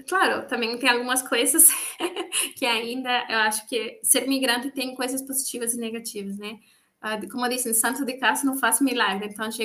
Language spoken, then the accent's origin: Portuguese; Venezuela; Portuguese is a second language; now in Brazil; Todo mundo sempre que me vê e eu falo que sou da Venezuela, eu automaticamente sou considerada refugiada, né? Eu não sou, não sou. Eu estou aqui por reunião familiar. Meu marido é brasileiro.